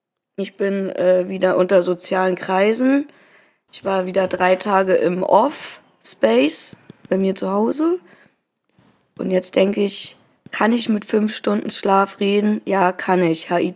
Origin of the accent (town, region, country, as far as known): Hamburg, Germany; born or raised there